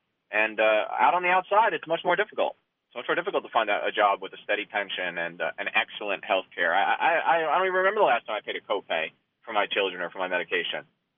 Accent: Staten Island, New York, United States; I didn't have any soldiers from New York City besides myself. I grew up in Staten Island.

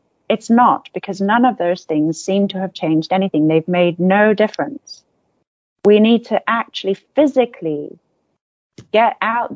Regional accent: Taiwan; growing up in Taiwan, I had a friend whose dad was an ambassador.

